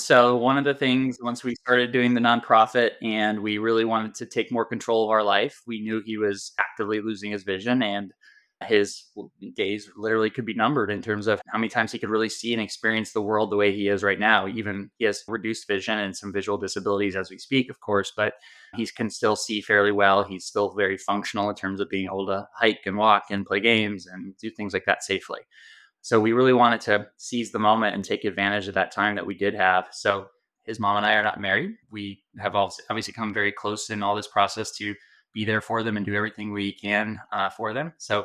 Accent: Arizona, United States; So we're from Arizona and it's very hot and dry here.

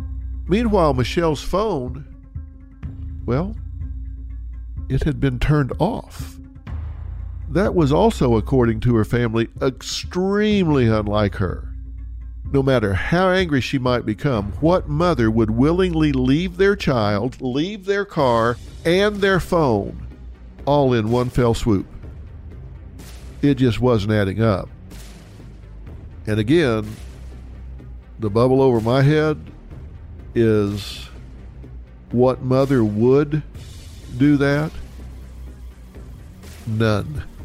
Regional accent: Texas, United States; I'm from Texas. I know Houston.

